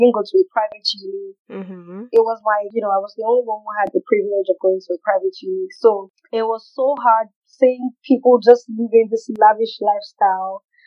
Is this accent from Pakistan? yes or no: no; Lagos, Nigeria; I am from Osun State in Nigeria. Grew up in Lagos and went to school in Lagos for my secondary school, Model College, Bokuta.